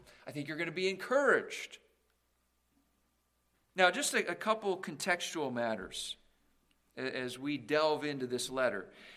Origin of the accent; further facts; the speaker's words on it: Canada; I grew up in Canada